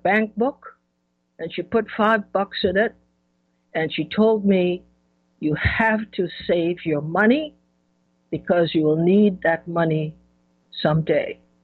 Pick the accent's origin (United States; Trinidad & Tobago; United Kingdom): Trinidad & Tobago; when I was growing up in Trinidad